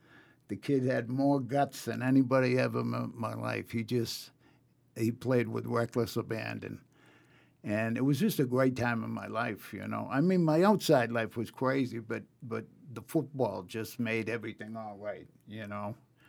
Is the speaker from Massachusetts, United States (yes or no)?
yes; Boston, Massachusetts, United States; I grew up in Boston, Massachusetts. That's Boston.